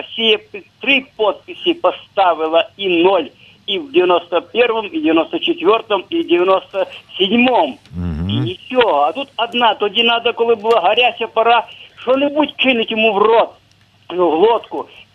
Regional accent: Mykolaiv Oblast, Ukraine; Я з Миколаївської області.

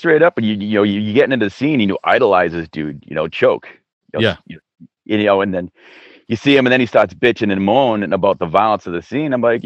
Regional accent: Brockton, Massachusetts, United States; I grew up in Brockton.

